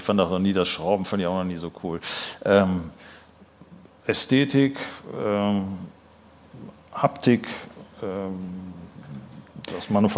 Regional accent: Düsseldorf, North Rhine-Westphalia, Germany; also born or lived in Cologne; Ich bin gebürtiger Kölner, ja.

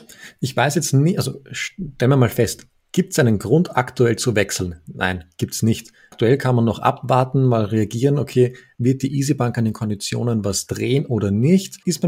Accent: Austria

